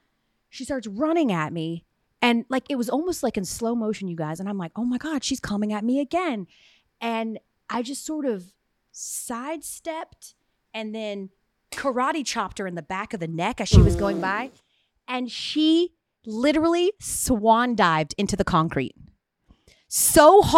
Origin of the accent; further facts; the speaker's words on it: United States; because I'm an American.